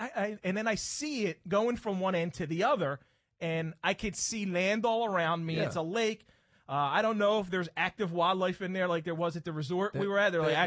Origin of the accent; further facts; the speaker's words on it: Philadelphia, Pennsylvania, United States; I grew up in the city. I grew up in South Philly, and my parents did not take me to the beach.